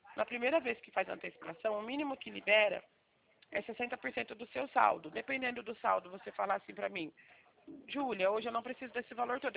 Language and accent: Portuguese; Bebedouro, São Paulo, Brazil; Eu sou de Bebedouro, tá? Aqui pertinho de Barretos.